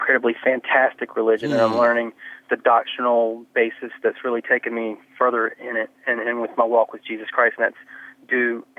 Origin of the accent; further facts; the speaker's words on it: the South, United States; I was raised in the South